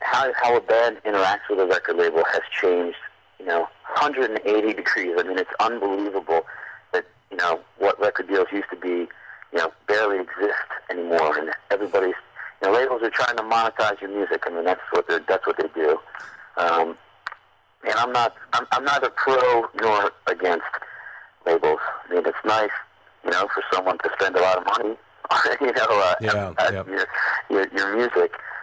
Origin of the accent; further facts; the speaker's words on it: New York City, New York, United States; we are from New York City, and we consider ourselves a New York City band.